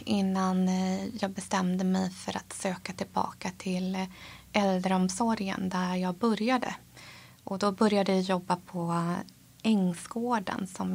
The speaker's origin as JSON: {"language": "Swedish", "town": "Örebro", "region": "Örebro County", "country": "Sweden", "tie": "born there", "said": "jag är ju född i Örebro. Man har en kinesisk bakgrund från början. Min mamma växte upp i Vietnam och min pappa i Malaysia. Men de träffades i Sverige."}